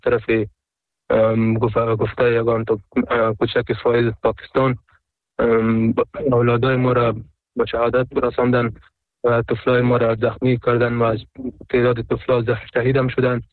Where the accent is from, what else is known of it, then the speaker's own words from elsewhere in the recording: Afghanistan; در اصل افغان و کل افغان هستیم، چی اون پشتون هستیم، ما پشتون هستیم